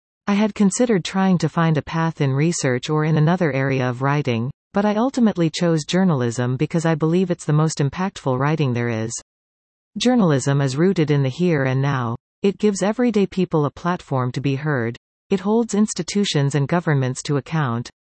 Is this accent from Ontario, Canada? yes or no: no; Newfoundland and Labrador, Canada; I'm originally from Labrador, and I've paddled the Grand River out there as well.